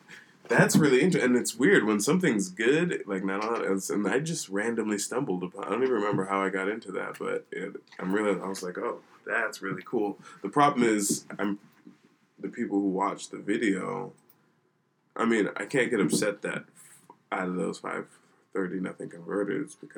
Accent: Nigeria; Yes, I am undereducated in the ways of being Nigerian, and I don't know Yoruba.

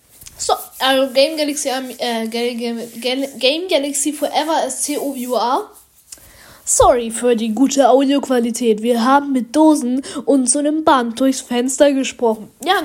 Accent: Germany; now in Switzerland; Also ich bin eigentlich Deutscher, aber wir wohnen halt in der Schweiz.

